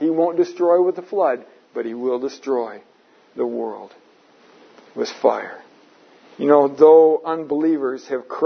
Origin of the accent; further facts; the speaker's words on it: United States; moved away; all my years growing up in America, we would see rainbows once in a while. But I've never seen rainbows like over here.